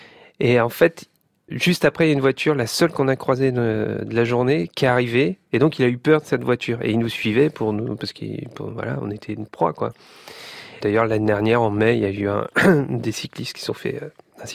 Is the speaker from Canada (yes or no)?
no; Brest, Brittany, France; born there; Je suis né à Brest.